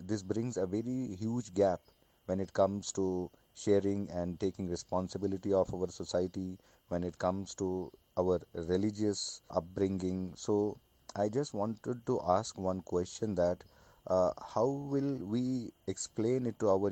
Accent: Srinagar, Jammu and Kashmir, India; I'm from Srinagar, Kashmir.

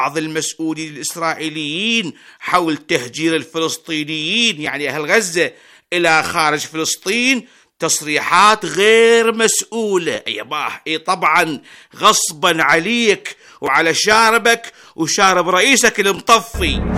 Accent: Iraq; وأنا يا أبوي كعراقي مراقب للأحداث ويهتم بالصغيرة والكبيرة في بلده

